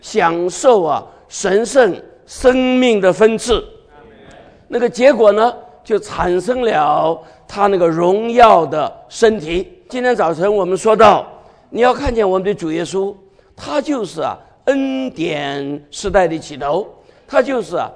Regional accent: China; 我是中国人，因为我是个中国人嘛

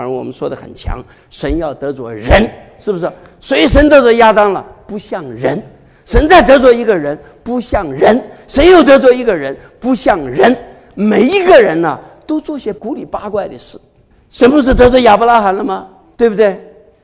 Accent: Shaoxing, Zhejiang, China; 好了，你是上海人，我是绍兴人

